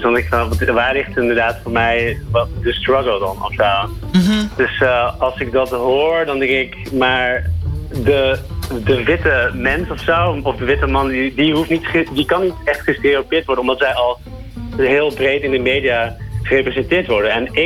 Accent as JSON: {"language": "Dutch", "region": "North Brabant", "country": "Netherlands", "said": "Ik ben natuurlijk Nederlander, ik ben Brabander, ik ben journalist, ik ben ook Chinees. Mijn ouders zijn Chinees."}